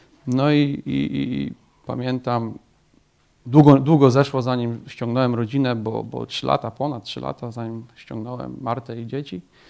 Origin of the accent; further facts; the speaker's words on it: Tomaszów Mazowiecki, Łódź Voivodeship, Poland; Pochodzę ogólnie z Tomaszowa Mazowieckiego i nawróciłem się w tamtym roku, w 2018, w marcu. Pochodzę z rodziny katolickiej